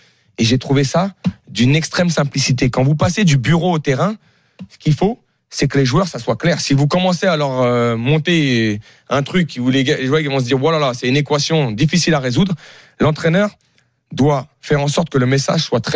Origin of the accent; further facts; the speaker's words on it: Paris, Île-de-France, France; born there; je suis né à Paris.